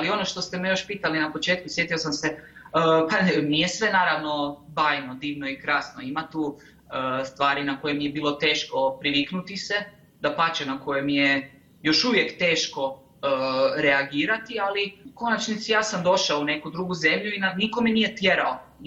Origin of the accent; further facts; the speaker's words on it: Croatia; born there; zato što ja sam rođen tamo, ja sam rođen u Hrvatskoj